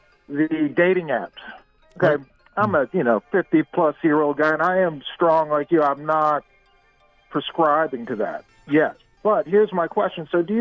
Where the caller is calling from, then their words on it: Berlin, Maryland, United States; Berlin, Maryland.